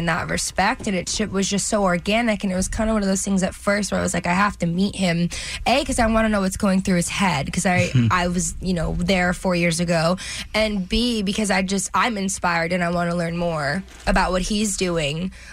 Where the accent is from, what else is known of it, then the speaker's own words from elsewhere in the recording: New Jersey, United States; Dom's from Doncaster, I'm from New Jersey, which are kind of similar places in different parts